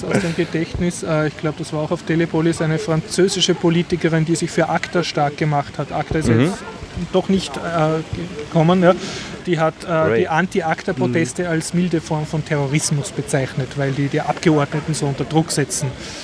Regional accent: Austria; wie ich dazu komme als Österreicher, dass die Radio Industry Association of America mir den Grooveshark-Account sperrt.

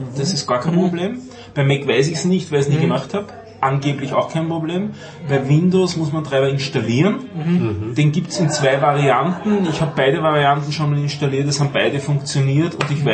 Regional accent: Austria; wie man bei uns in Österreich sagt

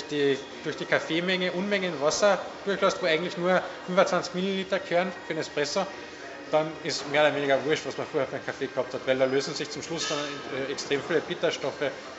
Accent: Austria; bei uns in Österreich

